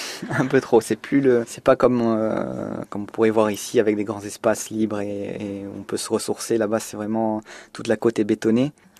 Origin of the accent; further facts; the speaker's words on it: Bastia, Corsica, France; Alors moi je suis de Bastia donc oui. J'aime bien le nord.